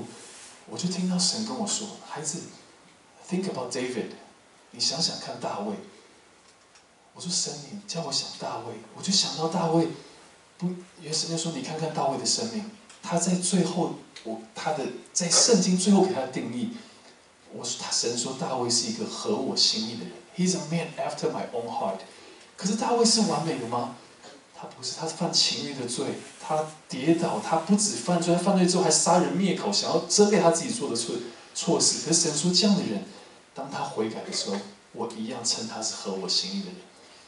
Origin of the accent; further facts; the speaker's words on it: Taiwan; 我说香港，我没有去过香港，我是台湾人，然后我不一个人都不认识